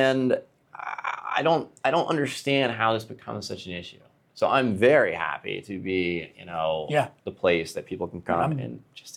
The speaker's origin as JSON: {"language": "English", "town": "Mahanoy City", "region": "Pennsylvania", "country": "United States", "tie": "born or raised there", "said": "I grew up in Mahanoy City."}